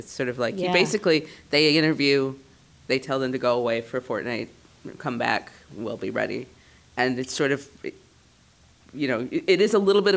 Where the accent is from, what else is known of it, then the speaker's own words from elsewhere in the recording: Lansing, Michigan, United States; I was born and raised in Lansing